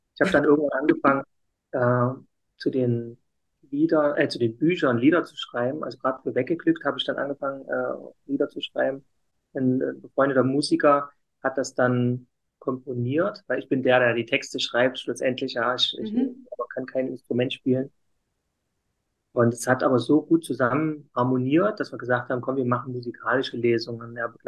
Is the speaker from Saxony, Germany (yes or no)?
yes; Saxony, Germany; accent: Saxon; bis dahin, wo man als Zuhörer kein Ohrenbluten bekommt, meinem sächsischen Dialekt, würde ich das dann noch ausweiten können